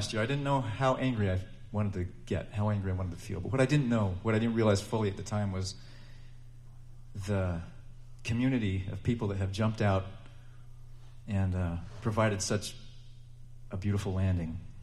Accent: Springville, Utah, United States; I was back in my hometown of Springville doing my duties as the Elders Quorum president.

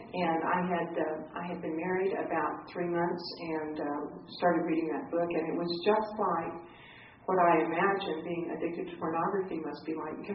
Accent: Albuquerque, New Mexico, United States; I had been an active member of a Christian church in Albuquerque, New Mexico, which was my hometown where I'd grown up as a Mormon.

